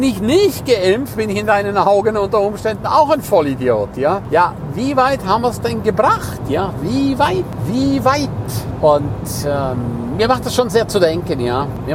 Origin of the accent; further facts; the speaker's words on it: Switzerland; erstens mal kann ich nicht nach Berlin, weil ich bin Schweizer und kein Deutscher